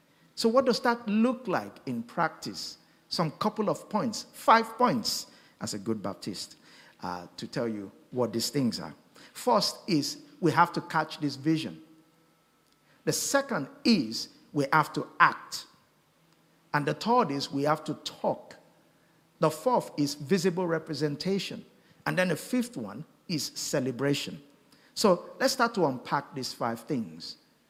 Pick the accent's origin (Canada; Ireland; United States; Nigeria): Nigeria; moved away as an adult; now in United Kingdom; I was sent by my Pentecostal church from Nigeria in 2004 to come and plant a church in the UK.